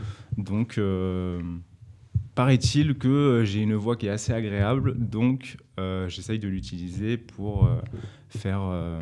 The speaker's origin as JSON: {"language": "French", "town": "Toulouse", "region": "Occitanie", "country": "France", "said": "Et je viens de Toulouse, avec un groupe de copains"}